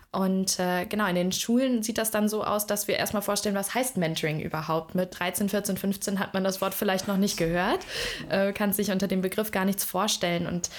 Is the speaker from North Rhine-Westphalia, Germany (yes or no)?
no; Hamburg, Germany; now in Lübeck, Germany; Ich komme selber aus Hamburg, also bin mit dem Norden sehr vertraut und finde nach wie vor, Lübeck ist eine charmante Stadt. Deswegen 2017 bin ich hergekommen